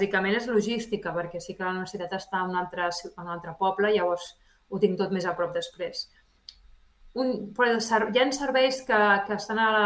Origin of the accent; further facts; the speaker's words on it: Barcelona, Catalonia, Spain; now in Andorra; nosaltres som de Barcelona, l'arribar a Andorra doncs no teníem aquesta xarxa familiar